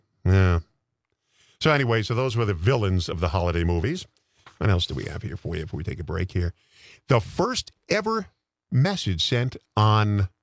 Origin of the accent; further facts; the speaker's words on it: Bronx, New York, United States; also born or lived in Massapequa; But it was Gracie Mansion where the mayor lived. My hometown. After I moved out of the Bronx, we moved to a town called Massapequa.